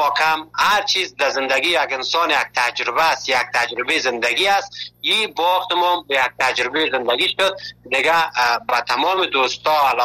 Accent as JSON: {"language": "Persian", "country": "Afghanistan", "lives_now": "Malatya, Turkey"}